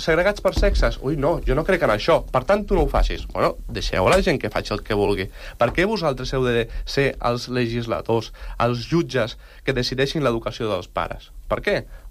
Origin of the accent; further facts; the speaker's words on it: Catalonia, Spain; nosaltres, que som espanyols, que som catalans, que som europeus